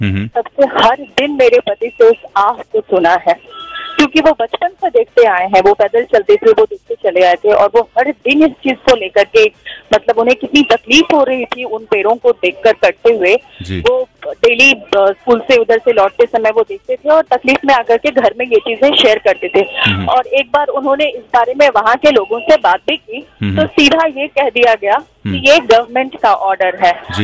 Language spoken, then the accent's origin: Hindi; Bihar, India; मैं क्योंकि चित्तौड़ा एरिया से बिलोंग करती हूँ